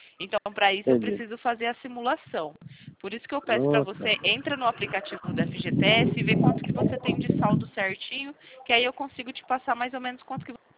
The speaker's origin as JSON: {"language": "Portuguese", "region": "São Paulo", "country": "Brazil", "said": "Do interior de São Paulo, nós somos da Central."}